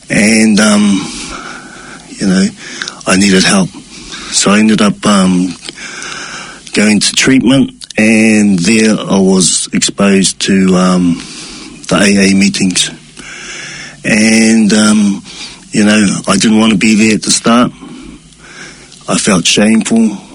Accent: Auckland, New Zealand; I was brought up in South Auckland, so I had a lot of good friends that were of Samoan and Tongan descent, and they were my neighbours

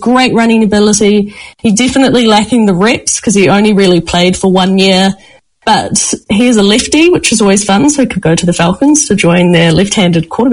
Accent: New Zealand; growing up in New Zealand

